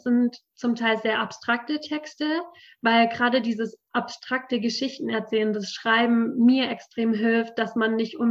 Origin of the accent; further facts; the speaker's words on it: Freudenstadt, Baden-Württemberg, Germany; mein Wunsch ist in meiner Heimatstadt, in Freudenstadt, wirklich so einen Ort zu schaffen